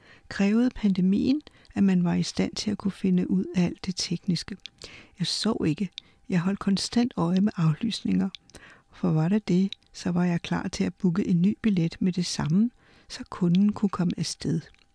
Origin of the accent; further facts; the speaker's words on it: Pakistan; moved away as an adult; now in Denmark; Da jeg kom til Danmark fra Pakistan i 2000, vidste jeg, at jeg blev nødt til at arbejde med det samme